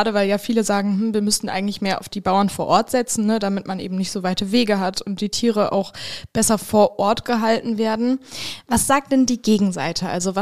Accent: North Rhine-Westphalia, Germany; wir sind beide im oder am Rande des Ruhrgebiets groß geworden.

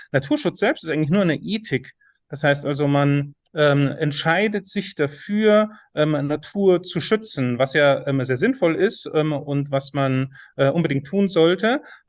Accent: Bavaria, Germany; wenn ich nach Bayern zurückkomme, ich lebe aktuell in Sachsen, aber wenn ich nach Bayern zurückkomme und ich sehe das indische Springkraut, dann ist das meine Heimat.

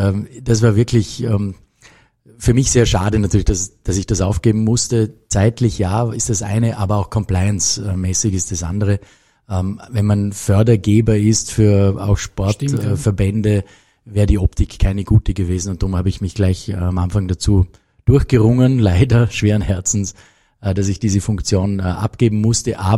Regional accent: Vorarlberg, Austria; habe ihm sozusagen gesagt, ich komme auch aus Vorarlberg.

